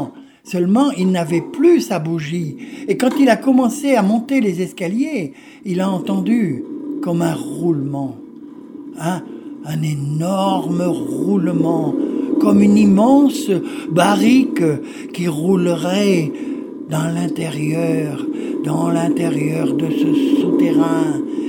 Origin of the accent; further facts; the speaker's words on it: Brittany, France; Comme il y en a beaucoup chez nous, en Bretagne.